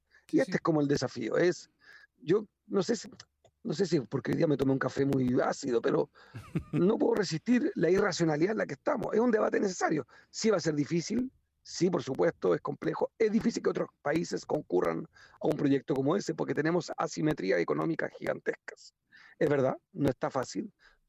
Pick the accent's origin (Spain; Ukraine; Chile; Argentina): Chile; hablo por el mío, yo soy chileno, importamos el 90% del petróleo y del gas.